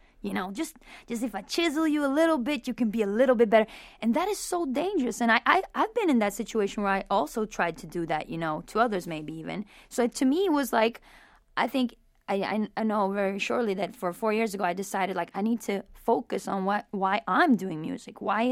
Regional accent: Himachal Pradesh, India; born there; also born or lived in Norway; I was born in Himachal Pradesh, which is north in India.

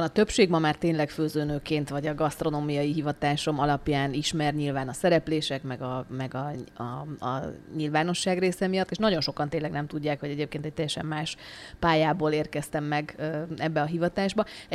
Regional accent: Prague, Czechia; én gyerekkoromban ebben a közegben nőttem fel, mi Prágában éltünk nagyon sokáig

